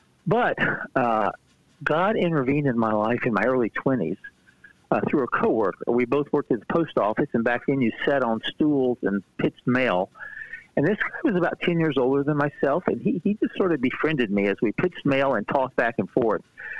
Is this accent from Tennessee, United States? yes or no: yes; Tennessee, United States; as I said, I was born and raised in the South in Tennessee